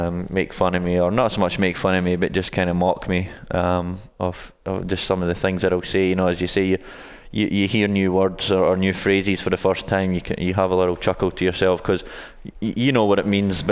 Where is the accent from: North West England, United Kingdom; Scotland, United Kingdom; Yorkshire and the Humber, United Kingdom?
Scotland, United Kingdom; Bowness; now in United States; I originally from a little small town in Scotland called Bowness. It's just outside Edinburgh, which is the capital of Scotland.